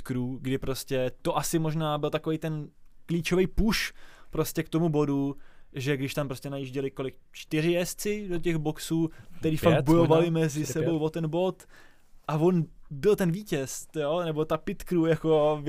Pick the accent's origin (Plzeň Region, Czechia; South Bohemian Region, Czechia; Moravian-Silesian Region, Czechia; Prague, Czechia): Prague, Czechia; Ale já jsem z Prahy.